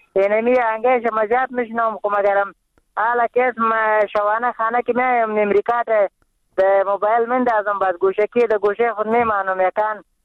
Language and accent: Persian; Afghanistan; من افغان هستم،